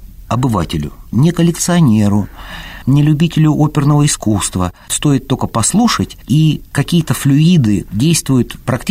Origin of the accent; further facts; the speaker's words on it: Kansk, Krasnoyarsk Krai, Russia; Дело в том, что я сам уроженец города Канска